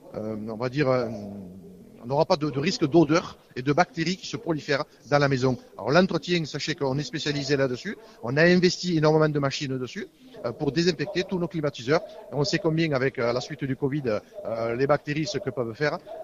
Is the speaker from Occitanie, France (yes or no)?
yes; Gruissan, Occitanie, France; moi je suis natif de Grussin, on sait très bien ce que fait le marin, le sable et tout ça